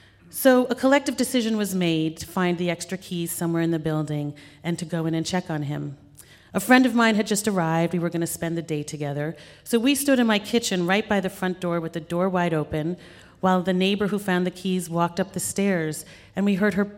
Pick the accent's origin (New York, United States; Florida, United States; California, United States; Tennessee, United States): New York, United States; New York City; My brother and I grew up here in New York, and we had spent countless days on summer days, actually, on what we would call Tar Beach.